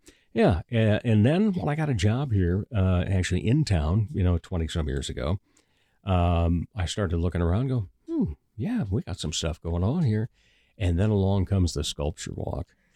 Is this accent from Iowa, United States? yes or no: yes; Rock Rapids, Iowa, United States; I grew up down in Rock Rapids and have, with the exception of 2 years sowing the wild oats out in Colorado, have been in this area and worked in this area.